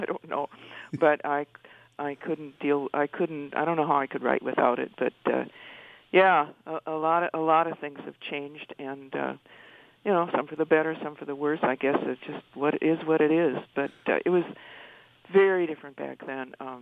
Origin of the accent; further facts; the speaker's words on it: Minnesota, United States; Well, it's about growing up in the Twin Cities area in those eras, the 40s and 50s.